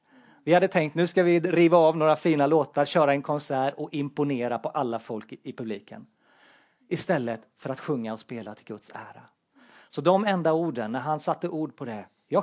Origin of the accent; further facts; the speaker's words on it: Tranås, Jönköping County, Sweden; med ungdomskören i Tranås där jag växte upp. Så jag är också smålänning i grunden.